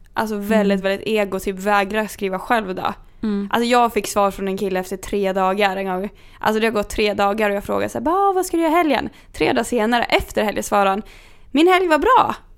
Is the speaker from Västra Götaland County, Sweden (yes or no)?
no; Kungsör, Västmanland County, Sweden; vi har någonting där jag kommer från som heter KM. Vi kallar det Kungsörsmaffia